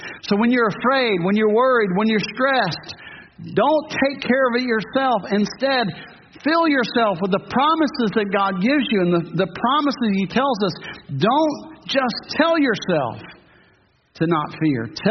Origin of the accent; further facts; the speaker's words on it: New Orleans, Louisiana, United States; It's kind of like my hometown in New Orleans, way below sea level.